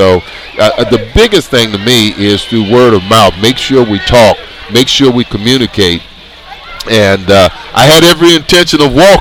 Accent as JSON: {"language": "English", "town": "Oakland", "region": "California", "country": "United States", "tie": "born or raised there", "said": "Guy that I grew up with in Oakland, we got to talk"}